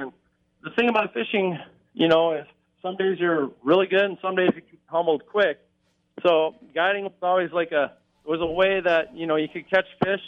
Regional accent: United States; I grew up on the Mississippi River, and I started fishing at tournaments on Lake Minnetonka a lot.

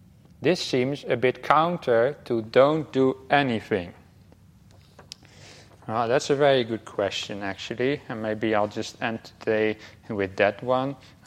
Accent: Netherlands; English is a second language; now in Australia; I'm from the Netherlands, by the way.

